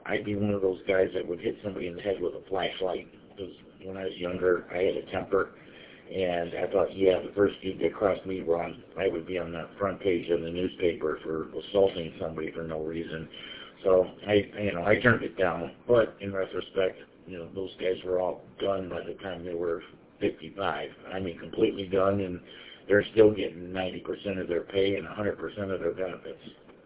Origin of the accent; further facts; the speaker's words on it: Paw Paw, Michigan, United States; Well, you know, Kalamazoo, which is where I grew up in Pawpaw